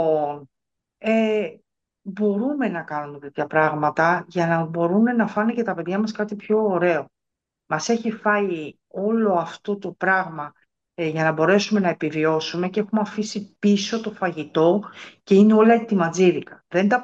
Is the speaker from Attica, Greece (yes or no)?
yes; Athens, Attica, Greece; born there; Εγώ κατάγομαι, η καταγωγή μπορεί να είμαι γεννημένη στην Αθήνα, αλλά η καταγωγή μου είναι από την Λακωνία, από το χωριό Κίκα της Μάνης. Από τη Μέσα Μάνη.